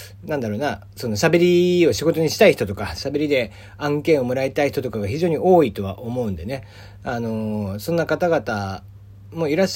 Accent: Kagoshima, Japan; born there; 僕は鹿児島生まれですけども、

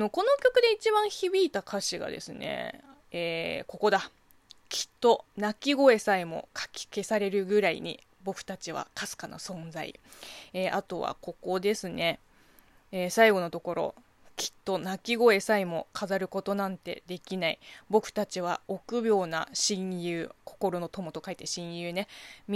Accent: China; この番組は中国生まれ中国育ちの私

